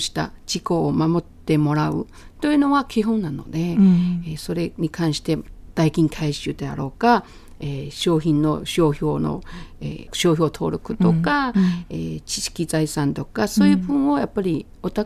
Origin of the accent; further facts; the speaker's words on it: China; Japanese is a second language; moved away as an adult; now in Okinawa, Japan; で私は今沖縄滞在で20年目になります。